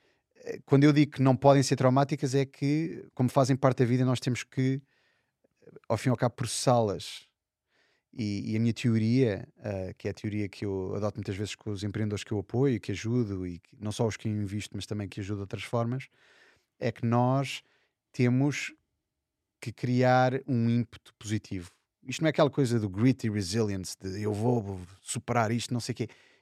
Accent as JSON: {"language": "Portuguese", "country": "Portugal", "also_born_or_lived": "Madrid, Spain", "moved": "yes", "said": "Eu saí de Portugal, eu já tinha trabalhado em Paris e em Madrid, e voltei a Portugal e depois saí de Portugal em 2003, portanto faz 20 anos este ano."}